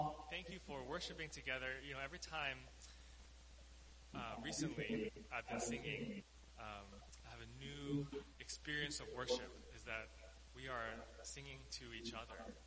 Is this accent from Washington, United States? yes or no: yes; Seattle, Washington, United States; So I flew across the country. I grew up in Seattle. I flew to upstate New York, in the blizzard of Rochester, New York, in February